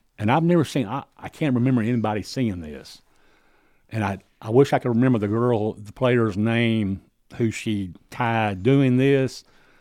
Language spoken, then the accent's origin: English; Columbia, Tennessee, United States; Yeah, I'm from Columbia.